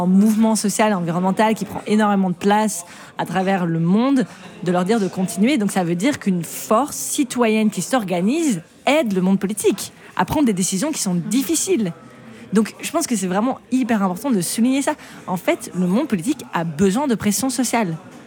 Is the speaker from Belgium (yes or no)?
yes; Belgium; Et moi, je suis belge.